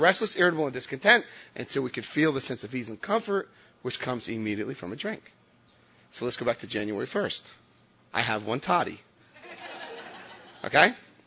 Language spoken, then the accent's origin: English; Paterson, New Jersey, United States; I'm from Paterson, New Jersey. I just went to Florida, and I went like this, and I was like, that looks good.